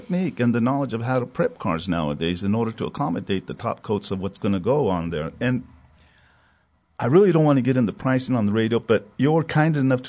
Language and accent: English; El Paso, Texas, United States; They were big idols to us growing up in Northeast El Paso back in the day.